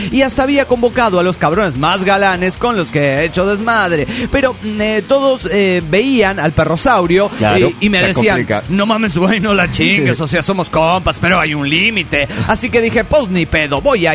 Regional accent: Parral, Chihuahua, Mexico; de Parral de Chihuahua, México.

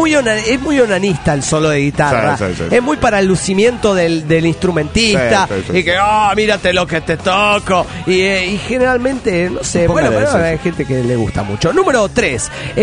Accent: Venezuela; los venezolanos no hablamos como cubanos.

